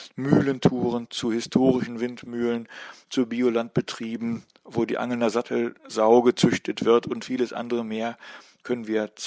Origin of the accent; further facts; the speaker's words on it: Rhineland, Germany; accent: Rhineland; now in Flensburg, Germany; da ich selbst kein Eingeborener bin, sondern selbst als Rheinländer, wie man wahrscheinlich noch hört, in vielen Regionen der Welt unterwegs war